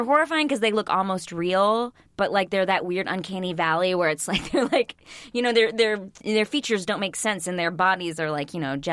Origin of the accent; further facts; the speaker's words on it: Texas, United States; Okay, so when I grew up in Texas, and I remember we went to New York once when I was like five